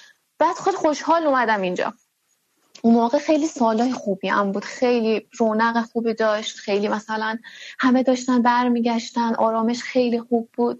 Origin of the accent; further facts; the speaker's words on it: Iran; accent: Iranian; من مثلا خاطرات بچگی مال ایرانه، لهجم ایرانیه، طرز لباس پوشیدنم ایرانیه، غذاهایی که بلدم مثلا درست کنم یا اصلا غذاهایی که دوست دارم ایرانیان، همه چیم ایرانیه، ولی خب مدارکم مثلا افغانستانیه.